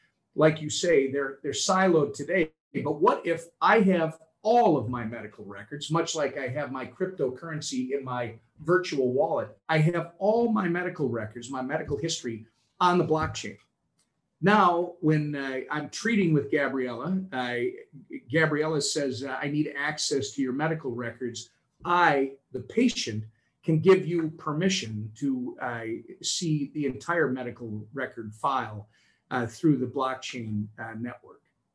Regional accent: Minnesota, United States; both across the country and here in my home state of Minnesota.

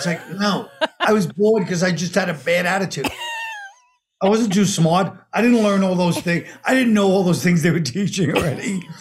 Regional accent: Brooklyn, New York, United States; It was middle class, Brooklyn, and you know, my parents are teachers and you know, we grew up in Brooklyn in the 70s.

